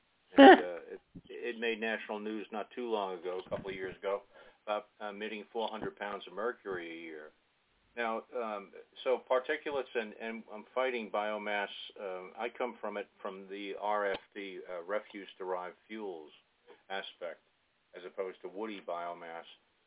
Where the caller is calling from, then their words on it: Albany, New York, United States; I'm calling from the Albany, New York area, and my hometown's about 10 miles south of here, 12 miles south